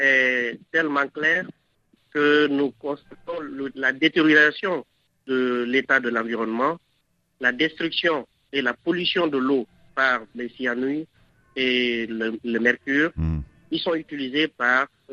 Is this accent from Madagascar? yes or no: no; Koumsa, Guinea; Je suis de la Guinée, surtout de Koumsa, mais je fréquente la région de Dingiraï